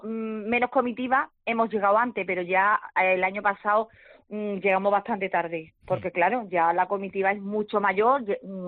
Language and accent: Spanish; Huelva, Andalusia, Spain; Por ejemplo, yo no soy de Lepe es mi madre. ¿Sabes? Yo soy de aquí de la capital.